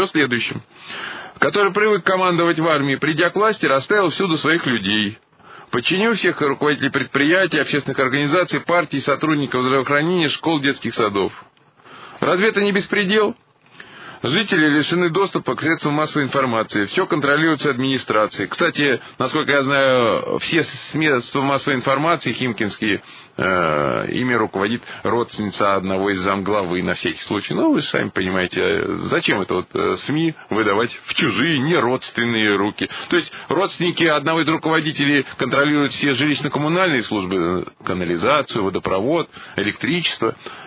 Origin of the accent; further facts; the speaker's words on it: Starbeyevo, Moscow Oblast, Russia; Родилась в 46-м году в поселке Старбеево. А мои предки родом из Лобанова. Мне очень дорога моя малая родина.